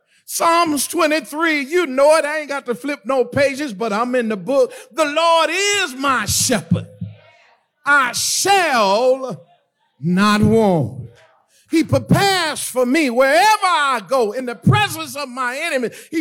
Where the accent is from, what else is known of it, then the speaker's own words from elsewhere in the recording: Fort Lauderdale, Florida, United States; I grew up in Fort Lauderdale, Florida, and we grew up with this singing about the same age the two young fellows that just got baptized.